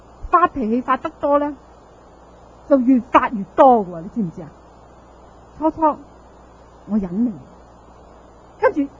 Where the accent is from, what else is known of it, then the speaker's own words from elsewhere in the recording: Guangdong, China; 我哋中国人讲句，广东人有啲形容词真系好犀利